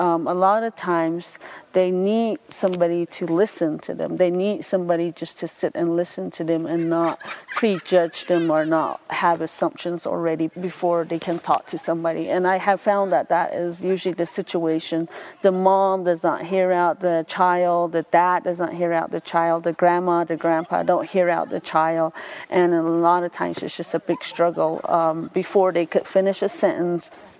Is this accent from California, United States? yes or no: no; Round Rock, Arizona, United States; And I'm from Round Rock, Arizona, within the Navajo Reservation and Navajo Nation.